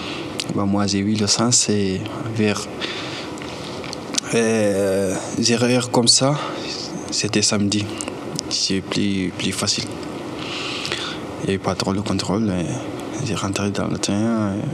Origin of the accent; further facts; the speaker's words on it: Senegal; now in France; Et comment je suis venu en France. Et je suis venu du Sénégal.